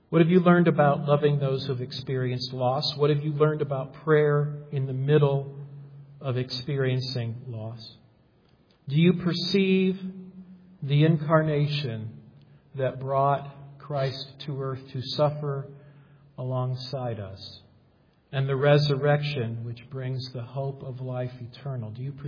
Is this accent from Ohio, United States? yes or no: yes; Cleveland, Ohio, United States; I'm from Cleveland. We may never win the World Series.